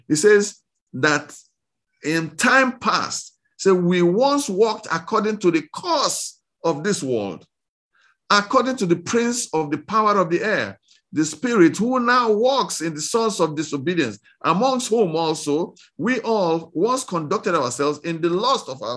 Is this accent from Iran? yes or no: no; East, Nigeria; So because of that, I grew up understanding Yoruba language, but I'm actually not from Yoruba land. I'm from the East.